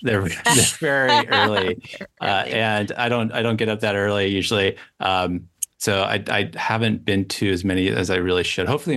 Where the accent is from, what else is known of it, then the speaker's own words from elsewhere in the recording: San Francisco, California, United States; I grew up in San Francisco Bay Area, and went to UC Santa Cruz.